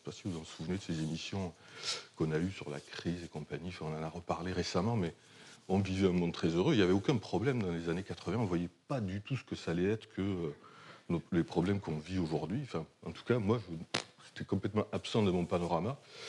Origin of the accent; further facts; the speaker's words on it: Perpignan, Occitanie, France; Moi, j'ai grandi à Perpignan. Donc Perpignan, la Catalane. Je dis la Catalane parce que je peux toujours essayer de dire le contraire. Ça fait fortement partie de mon rapport à l'identité.